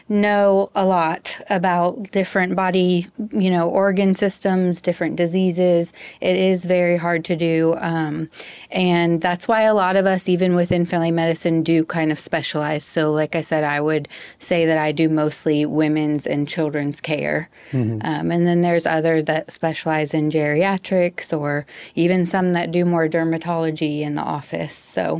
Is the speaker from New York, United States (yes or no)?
no; Virginia, United States; also born or lived in Texas; Yeah, I'm from Virginia. I was born in Texas, but raised in Virginia my whole life. And then I went to medical school and undergrad in Virginia.